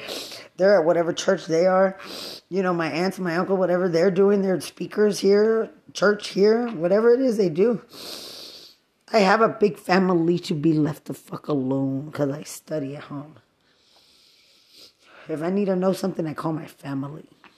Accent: Lubbock, Texas, United States; People from other cities don't wish drugs on me because I'm from Lubbock and I finished college.

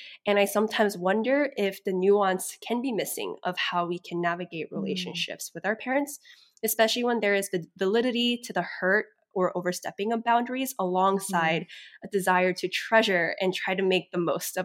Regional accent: United States; My parents live in Korea, and that's not necessarily where I grew up. I grew up mainly in the States. They moved to Asia once I started college.

